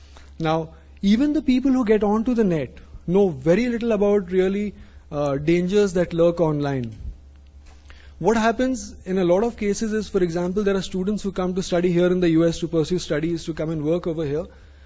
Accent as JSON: {"language": "English", "country": "India", "said": "just because I'm here from India doesn't mean that this session is going to cover stuff like how to protect yourself from a malicious snake charmer"}